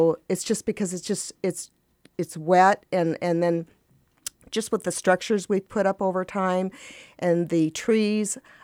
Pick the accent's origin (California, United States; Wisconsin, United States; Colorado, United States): Colorado, United States; I came from Colorado where it's hot and dry.